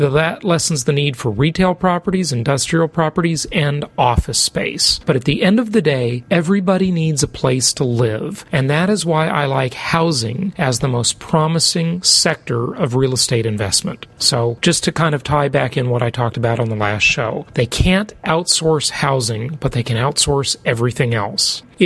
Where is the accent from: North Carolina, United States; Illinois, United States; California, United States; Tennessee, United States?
California, United States; One is in Phoenix and one is in my hometown, Orange County, California.